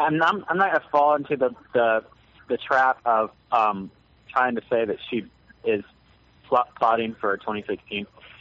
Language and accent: English; Memphis, Tennessee, United States; I grew up in Memphis, Tennessee. They have a horrible problem with meth.